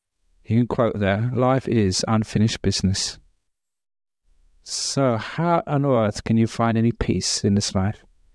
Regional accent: London, United Kingdom; That was part of growing up in London in the 60s and 70s.

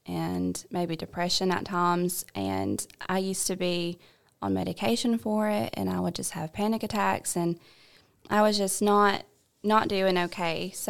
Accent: Sylacauga, Alabama, United States; Well, I grew up here in Sylacauga, Alabama. I have an older sister.

